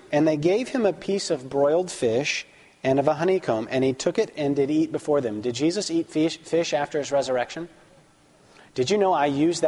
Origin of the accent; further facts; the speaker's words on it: Alabama, United States; I'm from Alabama. It's a great accent.